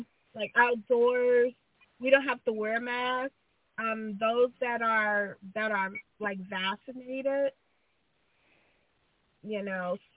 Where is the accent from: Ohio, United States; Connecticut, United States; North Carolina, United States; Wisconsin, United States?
Ohio, United States; I'm from Ohio.